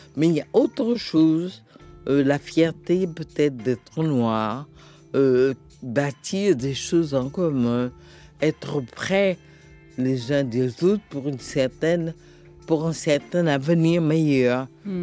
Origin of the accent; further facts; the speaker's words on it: Guinea; Je venais de la Guinée où Sékou est un tyran.